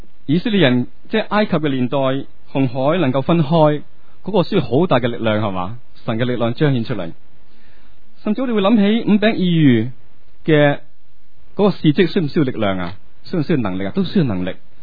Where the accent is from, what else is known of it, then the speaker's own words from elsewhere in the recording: China; 或者近排我哋身为中国人咧，有冇睇